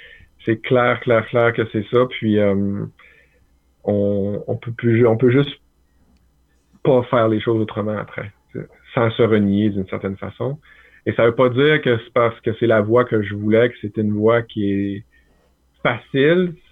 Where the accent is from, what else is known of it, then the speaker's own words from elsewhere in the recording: Roberval, Quebec, Canada; Ben moi, je suis originaire du lac Saint-Jean, donc Robertval au lac Saint-Jean. Ouais, je suis un petit gars du lac.